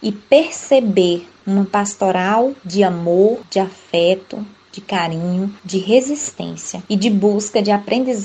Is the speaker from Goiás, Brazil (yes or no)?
no; Campo Formoso, Bahia, Brazil; Nós somos jovens, em sua maioria, nós somos do interior de Campo Formoso